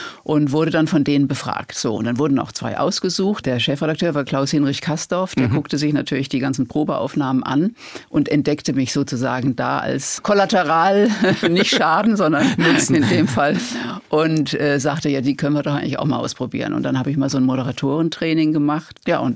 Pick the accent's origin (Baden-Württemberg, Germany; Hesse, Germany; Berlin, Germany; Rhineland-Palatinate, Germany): Rhineland-Palatinate, Germany; Worms; Ich sagte schon, Studentenrevolte und Schülerrevolte im Kleinen, auch bei uns in Worms.